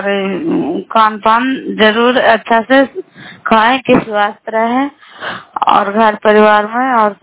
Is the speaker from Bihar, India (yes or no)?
yes; Bairiganj, Bihar, India; नालंदा जिला कराय ब्लॉक मकराता पंचायत ग्राम बैरीगंज की निवासी हूँ और कराय ब्लॉक की निवासी हूँ।